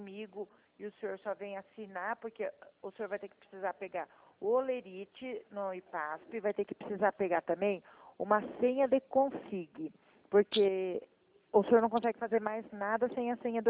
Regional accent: Piracicaba, São Paulo, Brazil; Eu sou de Piracicaba

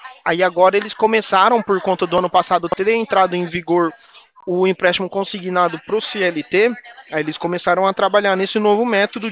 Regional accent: Presidente Prudente, São Paulo, Brazil; Eu sou daqui de Presidente Prudente.

